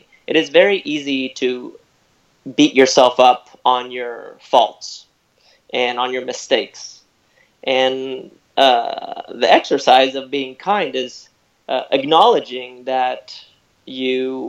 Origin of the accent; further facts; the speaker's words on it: Alicante, Valencian Community, Spain; Yeah, I moved with my family to Spain when I was five. Okay. So in 1987.